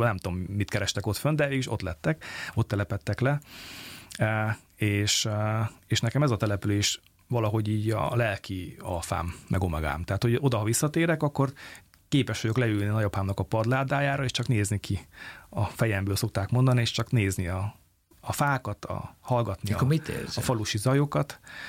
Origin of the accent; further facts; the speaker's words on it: Magyardécse, Bistrița-Năsăud, Romania; mi Besztercén születtem, Besztercé Naszód, és ez egy 100 település egyébként eredendően